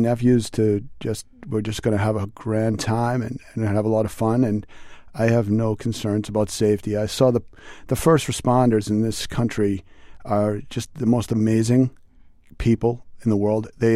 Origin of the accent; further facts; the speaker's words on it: Massachusetts, United States; Of course, you know, I'm from Massachusetts